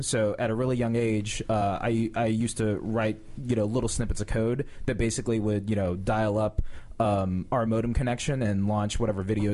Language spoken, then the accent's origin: English; Woodbridge, Virginia, United States; Woodbridge, Virginia.